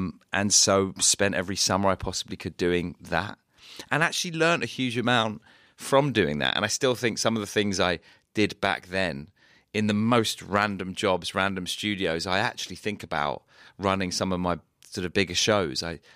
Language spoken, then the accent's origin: English; London, United Kingdom; born there; Yeah, I was born in Northwest London, born into an Orthodox Jewish family.